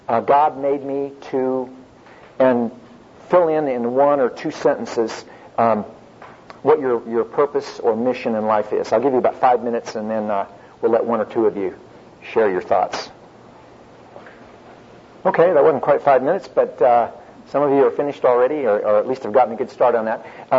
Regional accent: Norman, Oklahoma, United States; I'm from Norman, Oklahoma. Work with students at the University of Oklahoma there, international students.

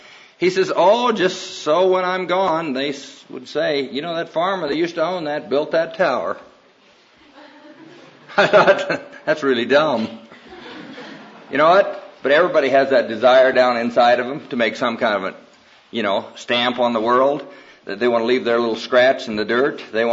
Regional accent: Iowa, United States; When I was raised in Iowa, and I was working for a farmer who, over the years, has accumulated quite a bit of money

